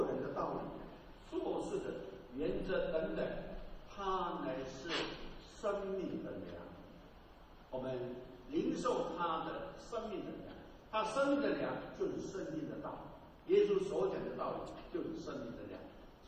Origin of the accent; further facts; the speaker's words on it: China; 我是在中国农村长大，我们家里的庙很多很多